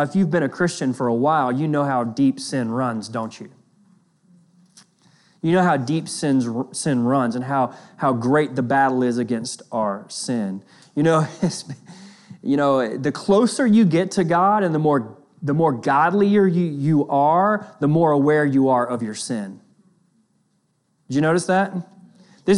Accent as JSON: {"language": "English", "region": "the South", "country": "United States", "said": "Sometimes it's translated in the New Testament as reckon, which I like because I'm from the South."}